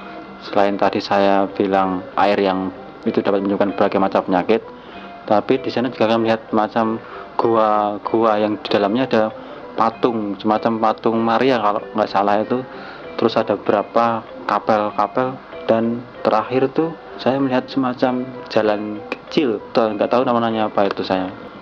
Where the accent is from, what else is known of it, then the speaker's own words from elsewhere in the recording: Magelang, Central Java, Indonesia; Aslinya Magelang.